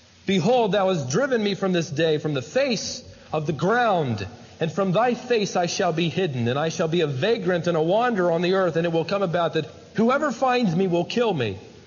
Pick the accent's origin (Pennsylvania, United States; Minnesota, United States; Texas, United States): Minnesota, United States; Worthington; born there; I was born in Worthington, Minnesota, just next to Butterfield, Minnesota. It's a farming community.